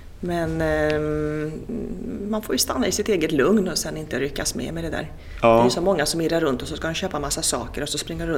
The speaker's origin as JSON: {"language": "Swedish", "town": "Solna", "region": "Stockholm County", "country": "Sweden", "said": "Ja, jag kommer från Solna."}